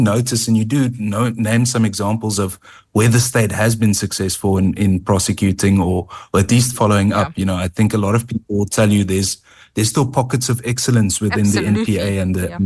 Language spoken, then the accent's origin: English; Western Cape, South Africa; where I grew up in the Western Cape with poaching syndicates, abalone poaching syndicates